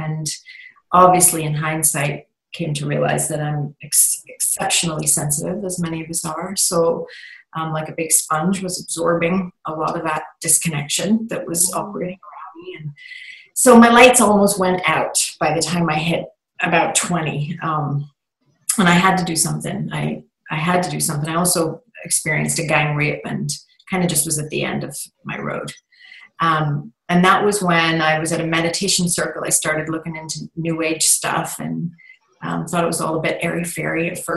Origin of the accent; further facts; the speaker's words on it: Belfast, Northern Ireland, United Kingdom; now in Texas, United States; I currently live in Texas near Austin, but I grew up in Northern Ireland near Belfast. And my time growing up there was extremely challenging.